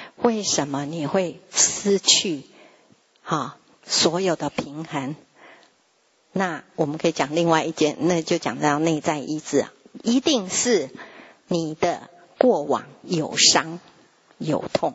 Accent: Taiwan; 或是我们台湾话说边得边议，

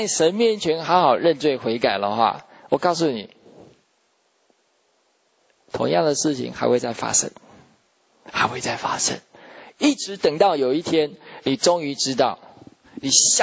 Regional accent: China; 你给我们中国人讲说劣根性哈

